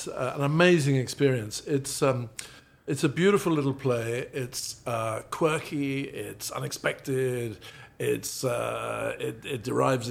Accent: United Kingdom; I am a British guy, as you can probably tell

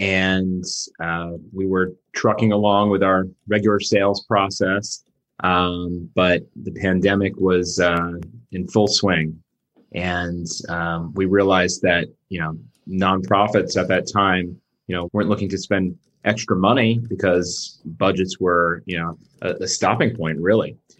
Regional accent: New Jersey, United States; Yeah, well, I grew up in New Jersey and I met my wife in Washington, D.C. on the first day of classes in the cafeteria

